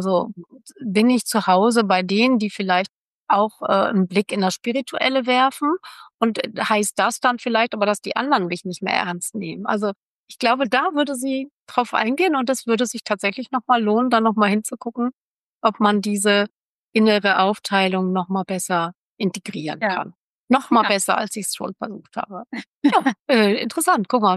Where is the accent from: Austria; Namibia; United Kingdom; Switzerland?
Namibia; now in Germany; Ich bin ja in Namibia aufgewachsen, bin aber Deutsche und weiß.